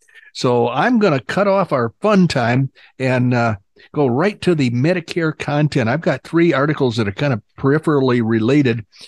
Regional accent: Oklahoma, United States; she's got a Southern accent that reminds me of all the people I grew up with back in Oklahoma.

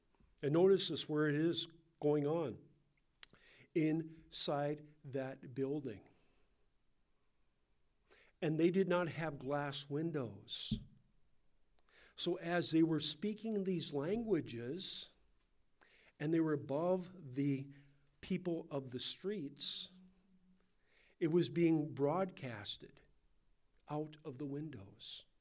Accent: West Coast, United States; accent: Californian; So my Californian accent comes out. And they said, "You're from the West Coast, are you not?" And I said, "Yes, I am."

